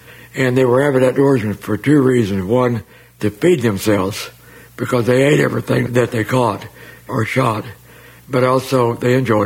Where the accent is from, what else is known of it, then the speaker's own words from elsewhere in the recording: Muskogee, Oklahoma, United States; born there; I was born in Muskogee, Oklahoma.